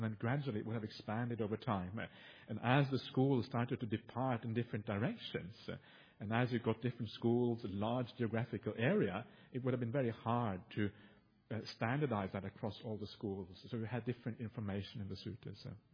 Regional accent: Norway; English is a second language; I'm from Norway. In Norway, people are very direct.

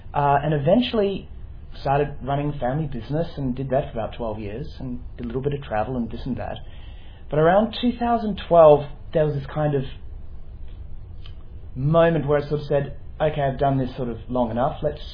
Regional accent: Kalamunda, Western Australia, Australia; Well, I'm local. I come from Kalamunda. Mm. So not from a long way away.

